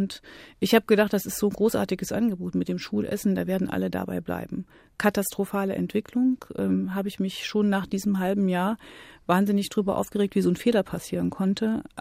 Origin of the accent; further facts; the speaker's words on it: East Germany, Germany; als Ostdeutsche weiß ich ja ganz gut, wovon ich rede.